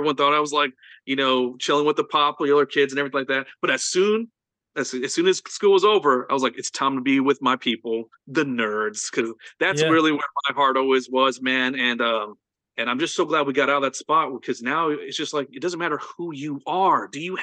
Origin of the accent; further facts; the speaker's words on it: New York, United States; I was born and raised in New York.